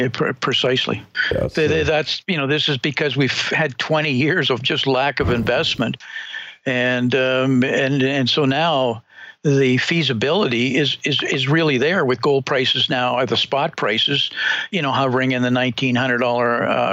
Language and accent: English; Canada; you know, I'm a Canadian.